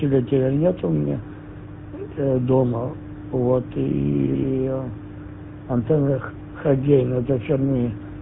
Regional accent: Zhytomyr, Zhytomyr Oblast, Ukraine; Да, в Житомире. Я сам из Житомира. Это вот 200 километров от Киева.

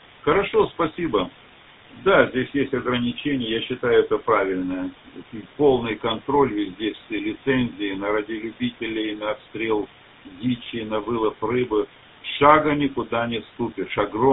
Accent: Saratov, Saratov Oblast, Russia; Я сам из Саратова, вообще-то, на приеме.

